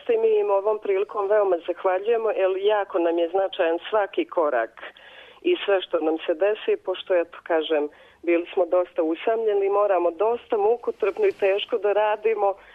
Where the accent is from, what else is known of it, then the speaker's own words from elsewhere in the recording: Serbia; now in Cork, Ireland; mi smo Srbi, tu postojimo, nama bi trebalo